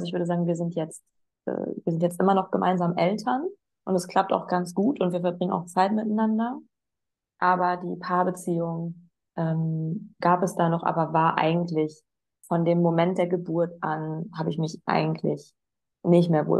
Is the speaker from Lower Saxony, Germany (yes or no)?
yes; Osnabrück, Lower Saxony, Germany; born there; Ich komme aus Osnabrück gebürtig.